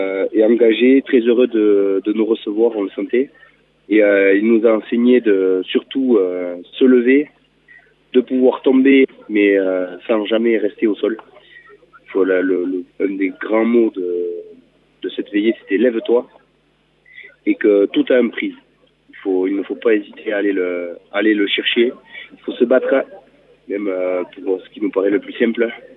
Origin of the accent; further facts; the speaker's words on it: Oloron-Sainte-Marie, Nouvelle-Aquitaine, France; Alors moi je suis d'Oloron-Sainte-Marie, c'est plus précisément Guermantin.